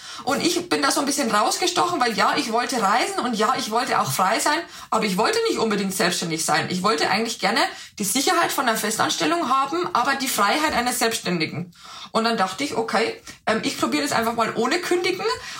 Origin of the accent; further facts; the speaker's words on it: Bavaria, Germany; now in Berlin, Germany; Und ich komme nicht ursprünglich aus Berlin, sondern aus der Nähe von Passau